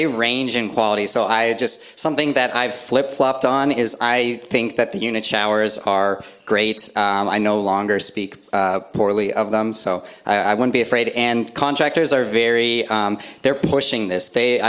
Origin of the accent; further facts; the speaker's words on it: East Coast, Canada; now in Japan; So I'm from East Coast of Canada. We don't get that much snow there